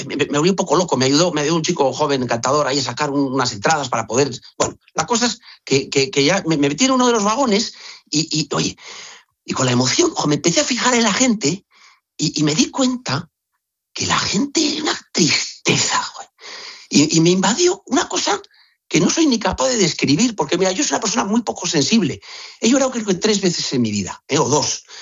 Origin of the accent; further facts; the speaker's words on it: Neguri, Basque Country, Spain; Yo soy de Neguri, no conozco tanto Madrid